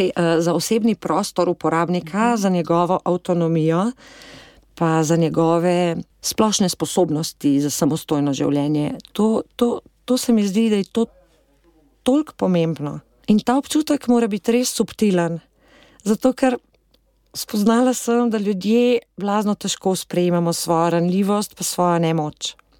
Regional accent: Kamnik, Central Slovenia, Slovenia; jaz sem pa tudi iz Kamnika

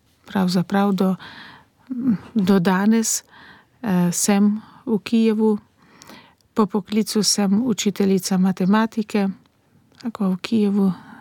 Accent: Zakarpattia Oblast, Ukraine; moved away as an adult; also born or lived in Slovenia; now in Kyiv, Ukraine; prihajam iz Zakarpatje. Rojena sem na Zakarpatju.

